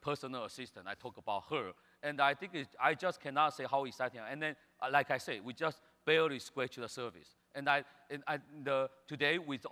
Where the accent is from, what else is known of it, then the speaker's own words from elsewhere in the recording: Beijing, China; English is a second language; Well, I come from Beijing. Every day, people talking about smog and all this stuff.